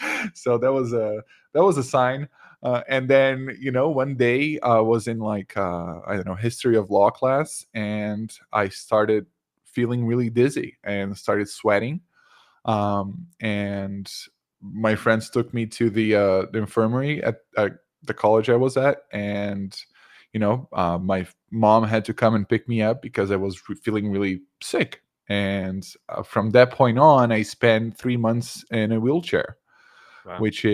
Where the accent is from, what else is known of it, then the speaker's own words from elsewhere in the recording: Brazil; I'm from Brazil.